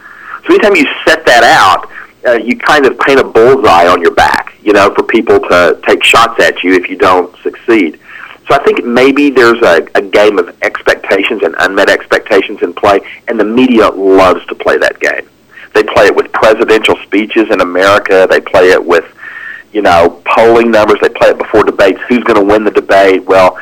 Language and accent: English; United States; now in Canada; as an American living here